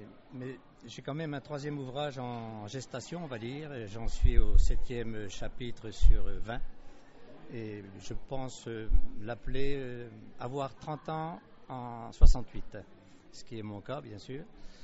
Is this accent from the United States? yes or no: no; Chitry, Bourgogne-Franche-Comté, France; je suis originaire de Chitry, c'est dans Lyon, tout près de Chablis. Donc, je suis tombé dedans quand j'étais tout petit, puisque je suis d'une famille de vignerons.